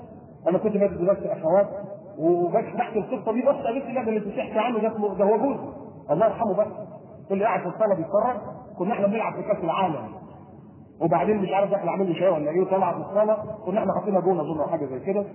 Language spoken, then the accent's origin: Arabic; Alexandria, Alexandria Governorate, Egypt; وكان هنا عندنا في اسكندريه